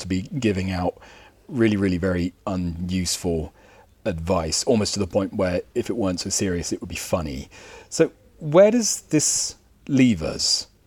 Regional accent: London, United Kingdom; now in Montreal, Canada; For those of you not keeping score, I moved to Montreal from London a couple of months ago, and Mark has shared some very welcome, very sage advice.

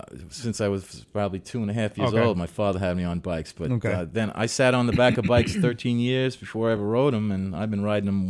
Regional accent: Long Island, New York, United States; Well, I grew up out in Long Island, and yeah. I always had access to a boat or yeah.

